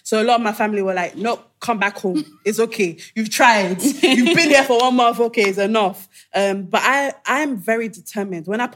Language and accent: English; United Kingdom; I, a British citizen, born and raised in the UK, yes, I'm Nigerian